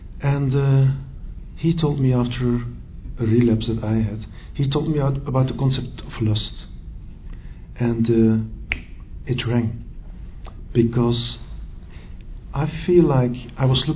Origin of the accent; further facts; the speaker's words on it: Belgium; I'm coming from Belgium.